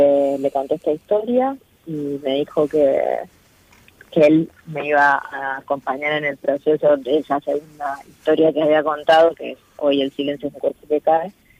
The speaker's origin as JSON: {"language": "Spanish", "region": "Córdoba", "country": "Argentina", "tie": "born there", "said": "Yo nací en Córdoba, estudié letras en la Universidad Nacional de Córdoba, me formé, después vine acá."}